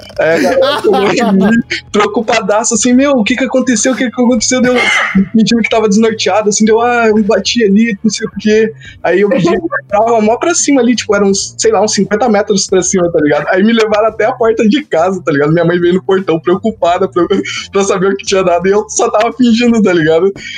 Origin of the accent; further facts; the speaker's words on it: Joinville, Santa Catarina, Brazil; Eu sou de Joinville, Santa Catarina.